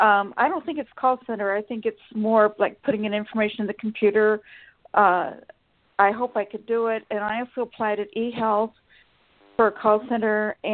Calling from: Sacramento, California, United States; from Sacramento, California.

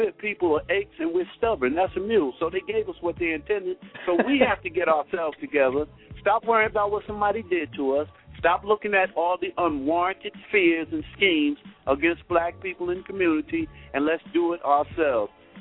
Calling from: New Jersey, United States; and my theme is how to put the neighbor back in the hood, and I'm calling from New Jersey.

